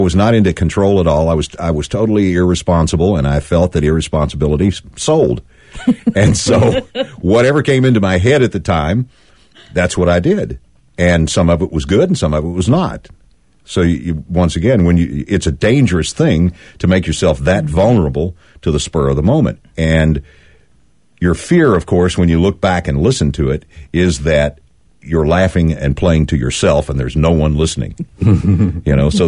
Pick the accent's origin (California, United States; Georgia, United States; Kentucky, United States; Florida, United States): Kentucky, United States; Paducah; 69. I came from Paducah. Mm-hmm. My radio career started in Central Kentucky